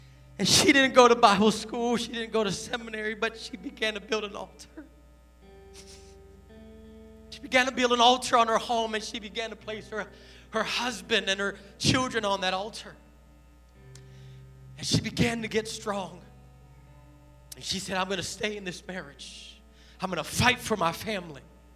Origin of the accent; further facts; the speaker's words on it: Brooklyn, New York, United States; born there; See, many of you don't know that I was born in Brooklyn, New York. I was born in Brooklyn to parents who were on the brink of divorce.